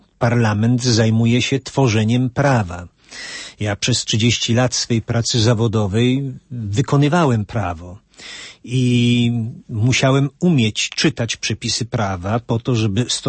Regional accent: Bochnia, Lesser Poland, Poland; now in Krosno, Poland; ja urodziłem się w Bochni, w diecezji tarnowskiej. Tam jest mój dom rodzinny, tam jest reszta rodzeństwa. Natomiast sam przyjechałem na chwilę do Krosna. I ta chwila trwa już 32 lata.

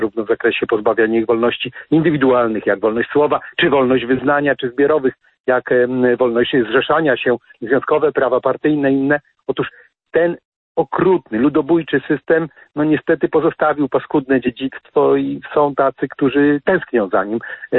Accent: Olsztyn, Warmian-Masurian Voivodeship, Poland; czy mojej rodzinnej Warmii, ja się urodziłem w Olsztynie

